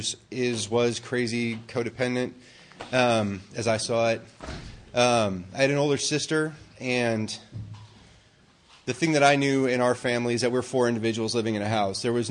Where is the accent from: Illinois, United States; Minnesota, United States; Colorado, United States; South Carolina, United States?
Minnesota, United States; Minneapolis; So I'm from Minneapolis, Minnesota. That's where I was born and raised, and I've lived around and done other things